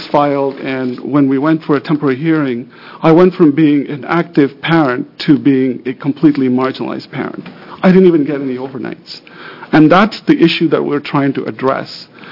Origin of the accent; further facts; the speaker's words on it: Portland, Oregon, United States; I'm from Portland, Oregon.